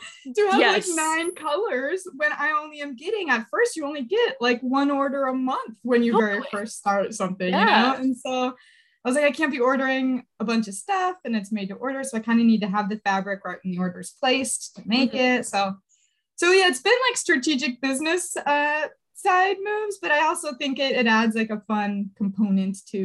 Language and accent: English; Fort Wayne, Indiana, United States; So I'm from Fort Wayne, Indiana, which is like Northeast, but I went to Indiana University